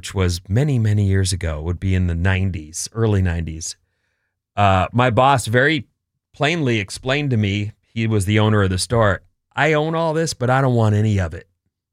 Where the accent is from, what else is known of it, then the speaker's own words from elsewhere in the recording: United States; because, you know, me, I'm American and it's all the same.